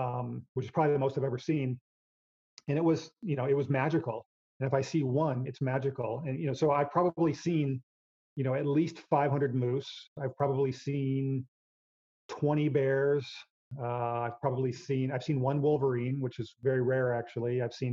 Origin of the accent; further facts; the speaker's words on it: Texas, United States; Now, I'm from Texas. I lived in Texas, and there were deer everywhere